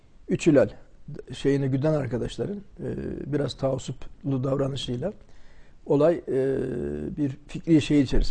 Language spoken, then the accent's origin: Turkish; İskilip, Çorum, Turkey; also born or lived in Amasya; Çorum, İskilip ilçesi. 1945 doğumluyum. İlkokulu Amasya, Çorum ve İskilip'te okudum. Babamın memuriyeti sebebiyle. Ortaokulu İskilip'te.